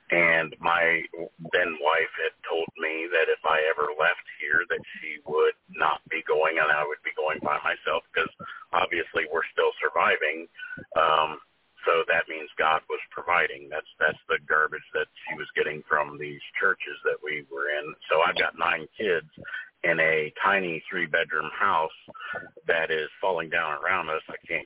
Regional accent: Columbus, Ohio, United States; From that point, we moved to Ohio, to my hometown, because I was the breadwinner.

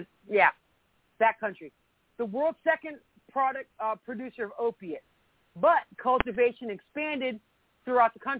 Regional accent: Florida, United States; I grew up in Florida, so the biggest thing we had to deal with was cocaine, not heroin. Drug of choice when I was growing up was cocaine, and that's South Florida.

